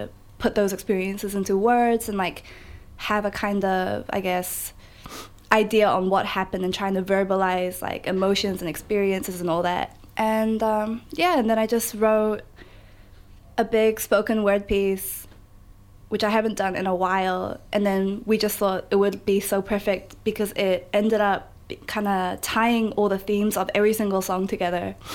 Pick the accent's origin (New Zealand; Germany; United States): New Zealand; afraid of who you could be as an Asian girl growing up in Aotearoa